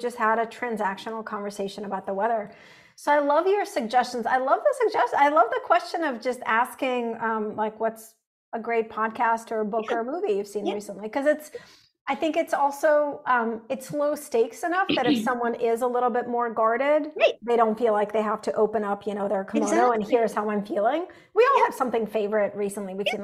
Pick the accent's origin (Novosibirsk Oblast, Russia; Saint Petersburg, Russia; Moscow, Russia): Saint Petersburg, Russia; moved away; So I grew up in Russia and we're Russian Jews. We came here as refugees in 1989. I grew up in Leningrad, St. Petersburg.